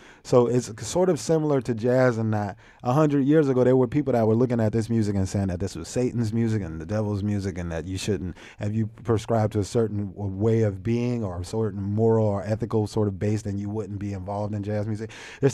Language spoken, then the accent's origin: English; New Orleans, Louisiana, United States; You know, I grew up in New Orleans as a part of Afro Native American culture and community there.